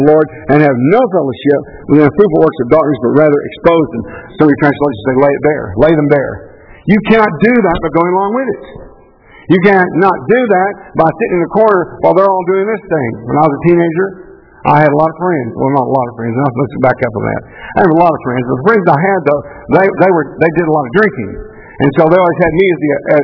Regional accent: Bend, Texas, United States; I'm from the Bend, by the way. That's Bend, Texas. Not Big Bend. It's Bend, Texas. It's where the Colorado River bends, and we live in the Bend. If you're in San Saba County, you live at the Bend.

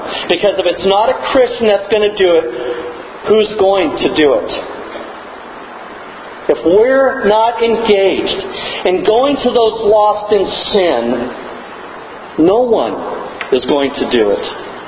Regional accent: California, United States; now in South Carolina, United States; I grew up in California. I had black friends.

